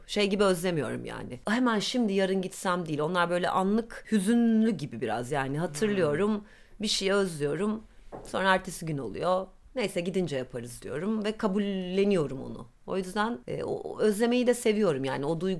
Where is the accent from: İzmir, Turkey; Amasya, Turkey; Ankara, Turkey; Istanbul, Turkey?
Istanbul, Turkey; Ben Beyoğlu'nda büyüdüm. İlkokuldan itibaren Cihangir'de yaşıyordum.